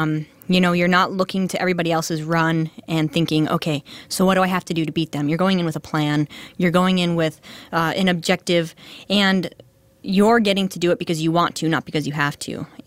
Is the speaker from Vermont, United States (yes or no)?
yes; Vermont, United States; Well, I'm from the East Coast, and I grew up in Vermont snowboarding.